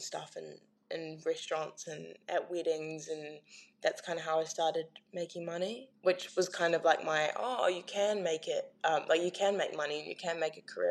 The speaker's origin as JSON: {"language": "English", "town": "Clarks Beach", "region": "Auckland", "country": "New Zealand", "tie": "born or raised there", "said": "I grew up in Clarks Beach, so like South Auckland, like really south."}